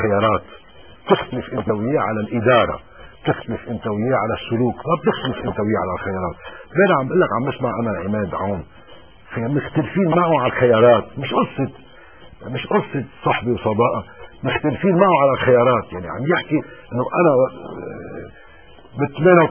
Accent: Lebanon; انا كمواطن لبناني وكمواطن مسيحي

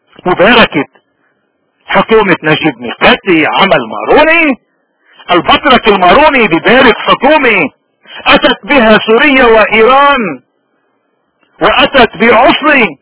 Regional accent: Lebanon; نحنا كل صفتنا انه نحنا لبنانيين ومننتمي لهالطائفة

